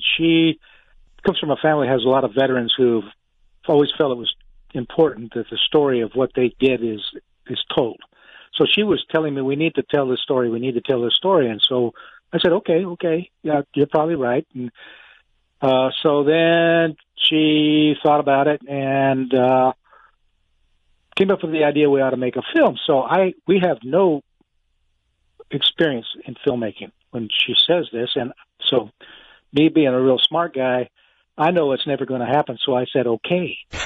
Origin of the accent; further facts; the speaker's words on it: Casa Grande, Arizona, United States; So, I'm from your neck of the woods. I was raised in Casa Grande.